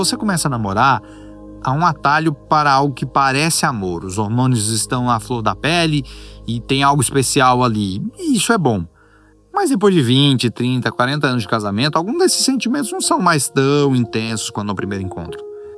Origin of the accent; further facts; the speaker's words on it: Netherlands; eu sou holandês